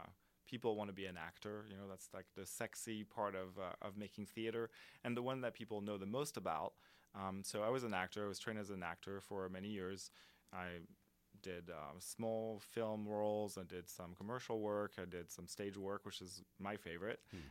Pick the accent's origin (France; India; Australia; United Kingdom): France; southern France; English is a second language; moved away as an adult; now in United States; I'm from southern France, where I grew up and went to school. And when I was 20 years old, I was dedicated to finding a program abroad.